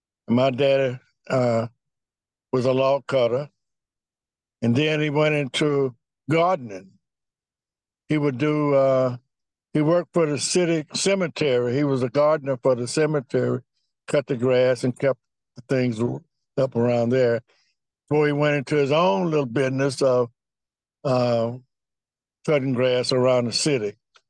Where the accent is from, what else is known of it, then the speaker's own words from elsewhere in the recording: Magnolia, Arkansas, United States; Well, first of all, I am from Arkansas, Magnolia, Arkansas. My hometown was 9,999. The day I was born, I made it 10,000.